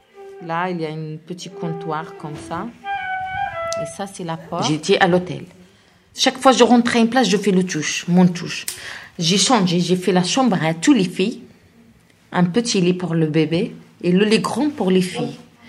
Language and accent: French; Morocco; born there; French is a second language; moved away; also born or lived in Italy / Spain; j'ai 37 ans, je suis née au Maroc, je suis mère de 3 enfants. Moi, je viens de l'Italie. J'ai passé en Italie 19 ans. J'étais arrivée en Italie en 1997.